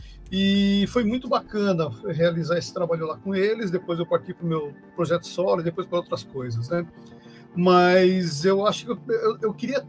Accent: São Paulo, Brazil; Eu sou daqui de São Paulo, então o deslocamento para o Rio nem sempre é uma coisa fácil

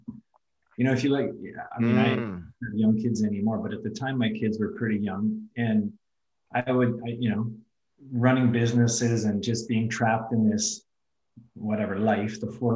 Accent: Edmonton, Alberta, Canada; born there; I wasn't actually born in Cold Lake, so I'll start with a correction. I was born in Edmonton and came back to Edmonton after, spending some years up in the north.

